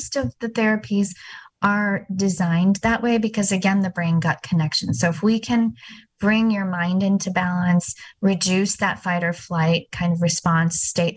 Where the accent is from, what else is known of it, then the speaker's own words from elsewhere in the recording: India; born there; I was born in India. I grew up, you know, in various parts of the country, and most of my childhood I spent in Middleton.